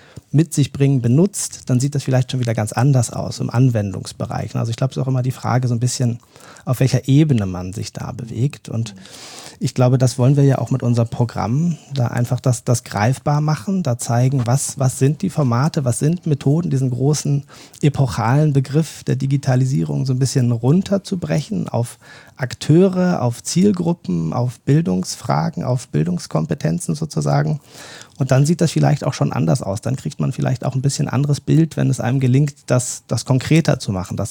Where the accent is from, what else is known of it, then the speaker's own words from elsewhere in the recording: Hamburg, Germany; Nee, eigentlich komme ich auch aus dem hohen Norden, auch aus dem Hamburger Raum. Da zur Schule gegangen